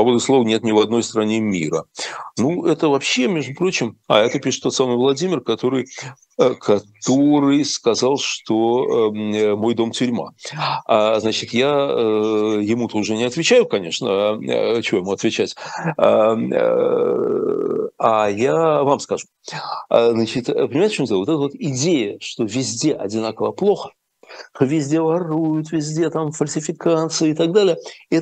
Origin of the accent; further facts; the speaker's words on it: Saint Petersburg, Russia; also born or lived in Moscow; я вообще москвич. И питерский. Я вырос в Питере, жил в Москве.